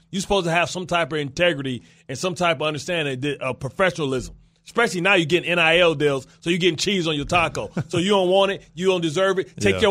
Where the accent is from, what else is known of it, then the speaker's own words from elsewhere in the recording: Detroit, Michigan, United States; Now, understand this. I'm from Detroit.